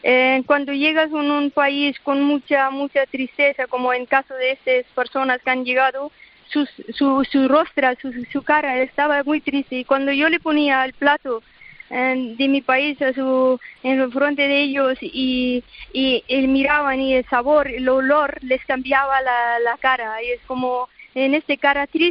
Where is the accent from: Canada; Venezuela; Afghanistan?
Afghanistan; now in Spain; he olvidado mi tierra, la gente que están sufriendo, porque yo he pasado muchos dolores en Afganistán